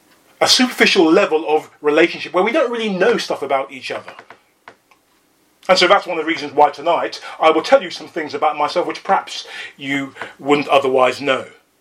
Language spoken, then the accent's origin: English; Hackney, London, United Kingdom; Growing up in Hackney, I remember a woman coming up to me and telling me that I had a face like a monkey.